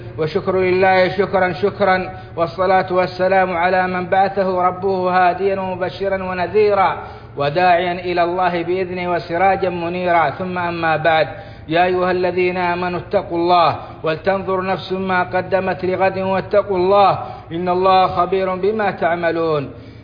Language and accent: Arabic; Saudi Arabia; بلادنا السعودية